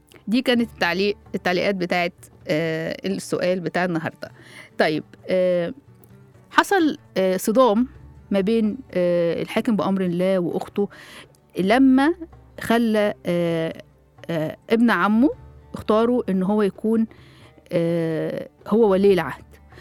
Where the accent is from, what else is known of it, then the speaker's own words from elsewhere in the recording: Egypt; رجعنا نقولها بالمصري. المصري بنقولها بالمصري ايه الحاجات اللي يعني عندنا في مصر ومستغربينها عندنا احنا بس